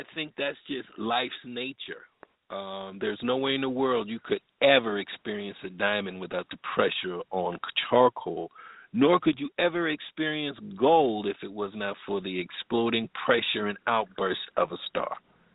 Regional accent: Bloomfield, Connecticut, United States; also born or lived in Riverside, California; I was born in Riverside, California. I was an Air Force baby. And moved to Connecticut. Moved to Hartford, Connecticut. Actually, it's Bloomfield, Connecticut for the Connecticuters out there. Stayed there until I was 10 years old.

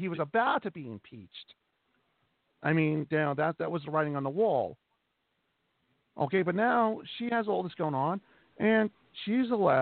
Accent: New York, United States; I mean, I'm a New Yorker. I remember when she was senator in New York, and she did shit.

